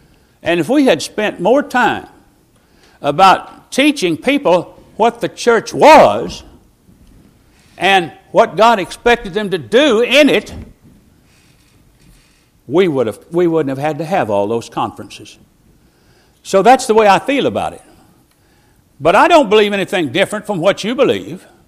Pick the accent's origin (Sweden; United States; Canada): United States; Augusta, Arkansas; Well, I was born in Augusta, Arkansas. I've lived all my life in this state, except when I was whisked all over the surface of the earth.